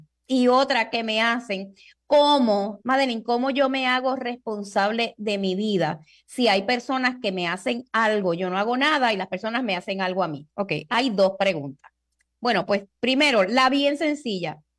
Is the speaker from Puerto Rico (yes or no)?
yes; Puerto Rico; yo que vivo en Puerto Rico, soy puertorriqueña de pura cepa